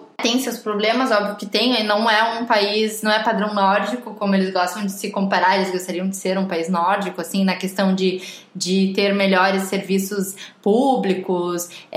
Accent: Brazil; now in Portugal; ok, eu vim do Brasil. O Brasil, na minha opinião, enfim, ele não me satisfaz por várias coisas, e é por isso que eu optei por migrar. E quando eu cheguei aqui em Portugal, eu acho tudo maravilhoso.

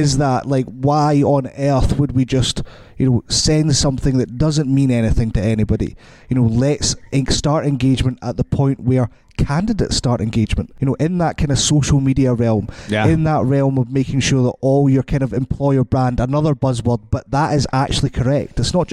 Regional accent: Scotland, United Kingdom; I'm Scottish.

